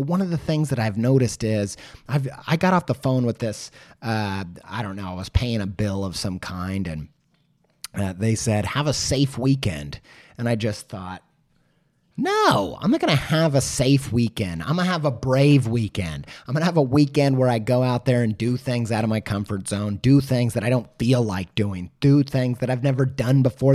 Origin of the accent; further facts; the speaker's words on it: Indiana, United States; I'm from Indiana, okay? I can't pretend that I am not.